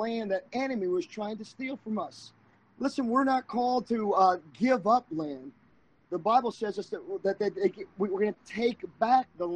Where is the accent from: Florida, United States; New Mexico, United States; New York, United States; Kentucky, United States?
Florida, United States; Palm Bay; I'm from Florida. If anybody wants to come down and visit us.